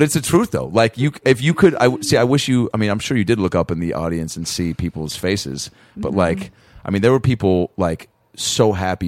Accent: Seattle, Washington, United States; moved away as an adult; now in Los Angeles, United States; It was my first thing in L.A. when I moved here from Seattle to go to USC. And it's 2001.

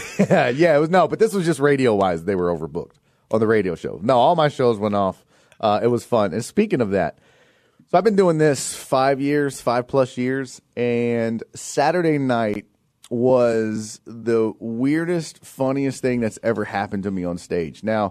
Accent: Houston, Texas, United States; I open with my Hurricane Harvey jokes because it's from Houston and it's the, you know, I'm from Houston.

